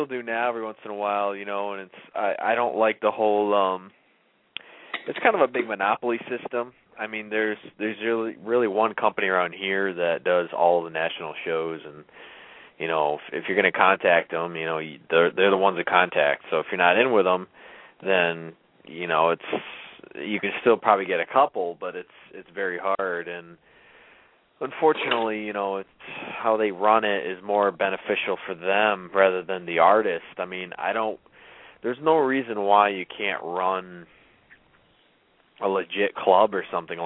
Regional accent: New York, United States; now I'm playing out once or twice a week all throughout New York. You know, I have a CD release in my hometown at Sweet Basil's June 28th.

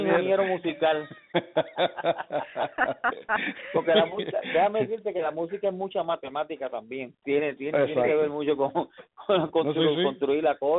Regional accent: Maricao, Puerto Rico; me dieron la oportunidad de pertenecer a un grupo de tres hermanos allá en mi pueblito Maricao, Puerto Rico.

